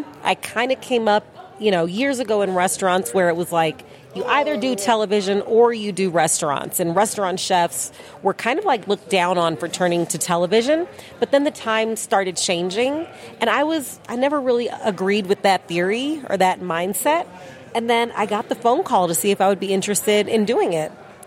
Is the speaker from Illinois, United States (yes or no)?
yes; Chicago, Illinois, United States; I grew up in Chicago, so that's the hometown, and I had an absolute blast there.